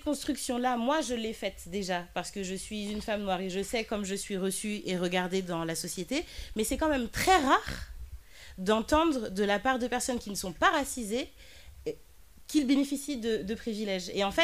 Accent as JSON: {"language": "French", "country": "France", "tie": "born or raised there", "lives_now": "Martinique", "said": "étant née en France, donc j'ai grandi avec des amis blancs. Après, arrivée en Martinique, je suis avec des Martiniquais."}